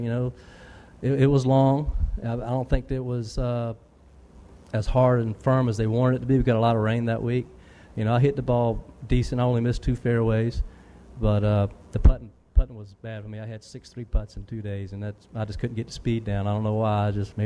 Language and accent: English; the South, United States; I love the heat because I'm from the South, and the heat doesn't bother me.